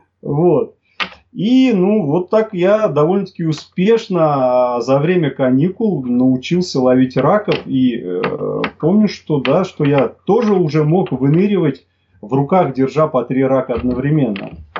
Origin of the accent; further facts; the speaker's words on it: Korolyov, Moscow Oblast, Russia; now in Crimea; но крымчанин, так скажем, не коренной, потому что... Да, новоиспеченный. Я 2 года как проживаю в Крыму, а до этого я всю свою сознательную жизнь проживал в городе Королеве в Москве, в Московской области.